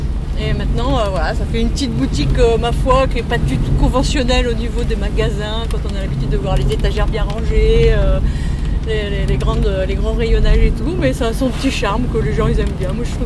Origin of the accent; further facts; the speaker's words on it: Hauts-de-France, France; moved away as an adult; je venais du Nord et je suis arrivée à Saint-Martin.